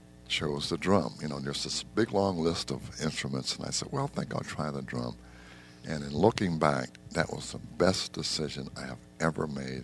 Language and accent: English; Coraopolis, Pennsylvania, United States; And I was born in Coyopolis, Pennsylvania. If you've ever flown out of the greater Pittsburgh airport, it's on the outskirts of Coyopolis, and it's a little town, population about 6,000, and I grew up there